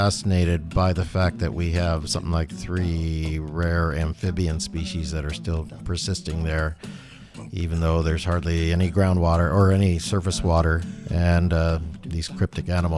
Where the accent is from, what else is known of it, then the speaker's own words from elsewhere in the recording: California, United States; I grew up in Southern California